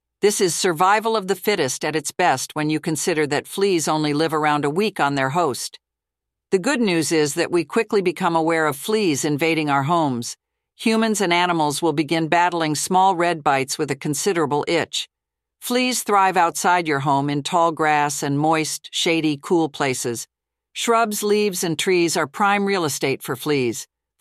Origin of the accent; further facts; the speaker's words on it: the South, United States; now in Idaho, United States; I grew up in the South, and these guys are a massive problem for everyone.